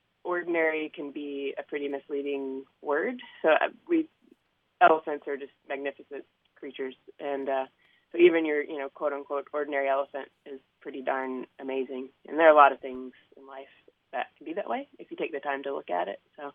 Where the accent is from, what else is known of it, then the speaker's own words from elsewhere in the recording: the South, United States; Oh, I don't. I should, probably. I grew up in the South.